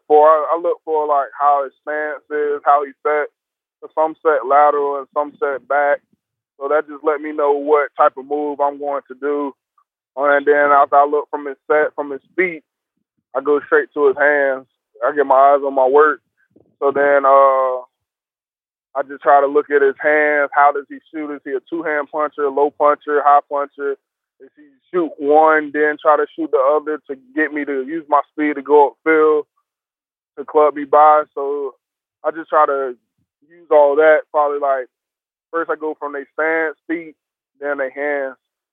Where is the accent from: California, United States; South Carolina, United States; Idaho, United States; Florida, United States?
Florida, United States; Unique, because like you said, we have I'm from Florida. We have a bunch of people from different parts of the different parts.